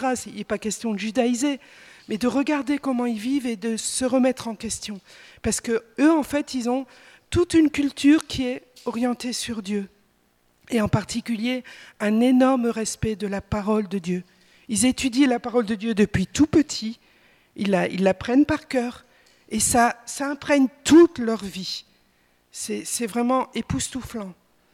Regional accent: France; Quand ils nous voyaient marcher dans les rues de Jérusalem pendant la marche, en tant que Français, c'était lourd

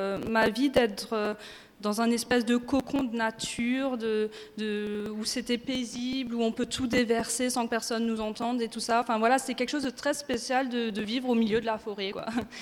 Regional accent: Grand Est, France; Alors moi, j'ai grandi dans le Bas-Rhin. Mon père était garde forestier et du coup, j'ai habité dans une maison forestière paumée dans un village perdu au milieu de la forêt.

